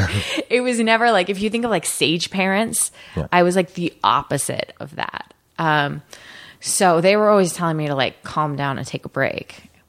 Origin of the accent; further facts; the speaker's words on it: Portland, Oregon, United States; I grew up in Portland, Oregon.